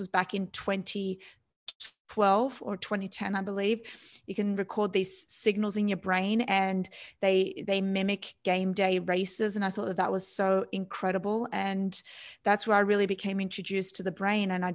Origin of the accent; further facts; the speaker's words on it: Australia; I was born and raised in Australia.